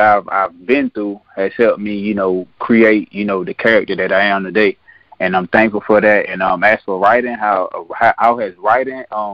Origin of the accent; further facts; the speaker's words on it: Tallahassee, Florida, United States; I'm a Tallahassee native. I grew up on the Bond, the west side of Tallahassee and Bond community.